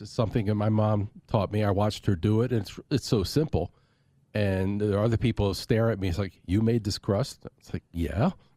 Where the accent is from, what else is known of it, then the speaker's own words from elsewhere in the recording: Pennsylvania, United States; I'm from Pennsylvania.